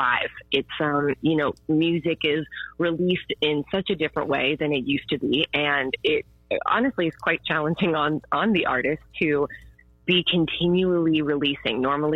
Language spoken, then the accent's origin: English; Butler, United States; It is Butler, my hometown, my pride.